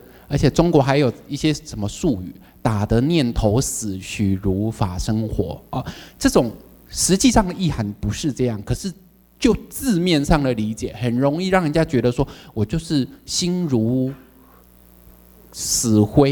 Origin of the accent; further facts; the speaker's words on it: Taiwan; first language Taiwanese Hokkien; Chinese is a second language; 他们有些不懂台语啊，抱歉，这个母语就是会跑出来啊。